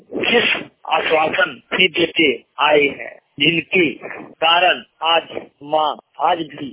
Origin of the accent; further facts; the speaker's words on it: Barkagaon, Jharkhand, India; ग्राम post बादन, थाना बड़का गांव, जिला हजारीबाग, राज्य झारखंड का निवासी हूं।